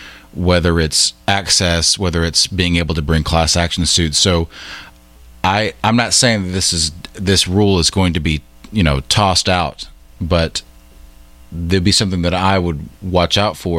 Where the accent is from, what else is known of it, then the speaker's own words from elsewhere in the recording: Georgia, United States; because we're from Georgia and we don't use the word heat register. We use the word vent, heating vent.